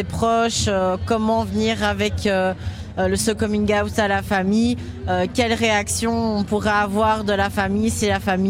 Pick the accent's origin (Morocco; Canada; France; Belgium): Belgium; Brussels, Brussels-Capital Region; Par exemple, nous deux, on vient de Bruxelles.